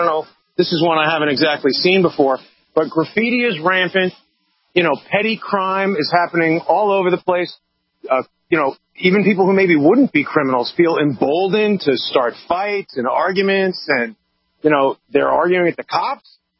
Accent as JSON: {"language": "English", "region": "New York", "country": "United States", "tie": "born or raised there", "said": "I've lived in New York City. I was born in New York City, grew up, you know, in the suburbs, and have lived in Manhattan for 30 years."}